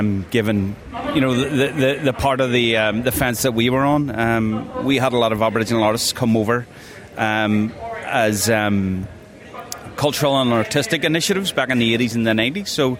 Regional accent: Belfast, Northern Ireland, United Kingdom; now in Elwood, Australia; I live in Elwood, but I'm originally from Belfast.

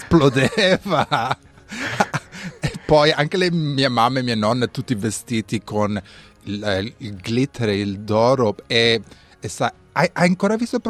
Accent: Brescia, Lombardy, Italy; born there; perché sono nato a Brescia.

